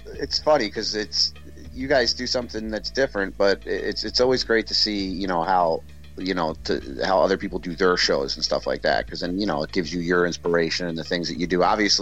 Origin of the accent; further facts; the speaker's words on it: Delaware, United States; I grew up, you know, I grew up in Delaware, and, you know, my grandmother was from Virginia, so...